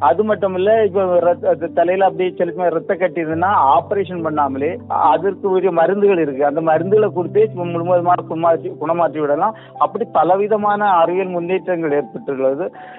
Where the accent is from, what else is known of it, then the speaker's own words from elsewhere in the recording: Tamil Nadu, India; நான் கன்னியாகுமரி மாவட்டத்தை சேர்ந்தவன், அங்க ஒரு கோட்டை வதப்பாடும்பாங்க